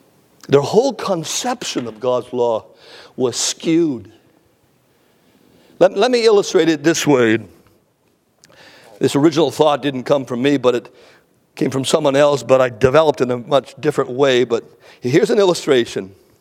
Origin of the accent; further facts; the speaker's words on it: Canada; also born or lived in British Columbia / Ontario; I'm a Canadian, and I'm not embarrassed to say that, but I lived in northern British Columbia.